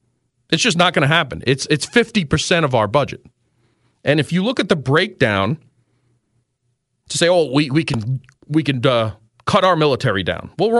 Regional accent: New York City, New York, United States; Growing up, born and raised in New York City, when there used to be just the food stamps, it was wide practice, open in the streets.

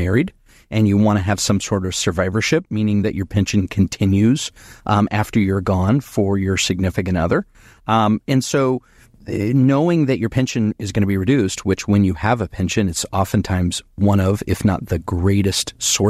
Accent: California, United States; I'm from California, so I get to be a Lakers fan.

